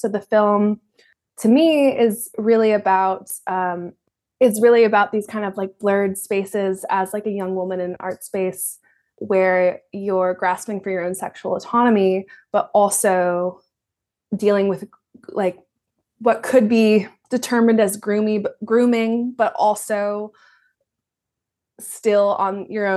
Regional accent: Oakland, California, United States; Yeah. So I grew up in Oakland, California.

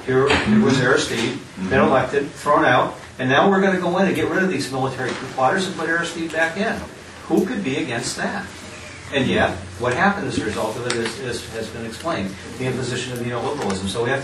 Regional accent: Seattle, Washington, United States; I'm from Seattle.

